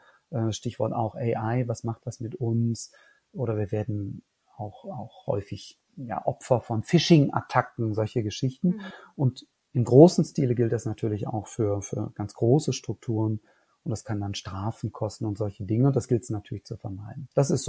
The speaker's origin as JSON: {"language": "German", "town": "Cologne", "region": "North Rhine-Westphalia", "country": "Germany", "tie": "born or raised there", "said": "Ich bin gebürtiger Kölner"}